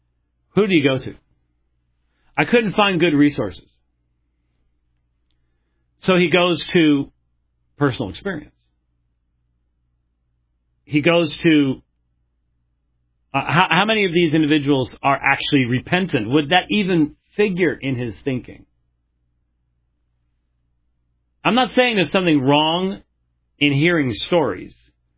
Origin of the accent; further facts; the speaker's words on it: Scotland, United Kingdom; No, I'm actually Scottish.